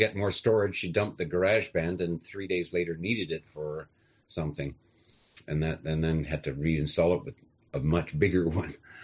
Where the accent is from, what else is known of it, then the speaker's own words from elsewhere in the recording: Scotland, United Kingdom; I know. I'm too Scottish. I'm too Scottish.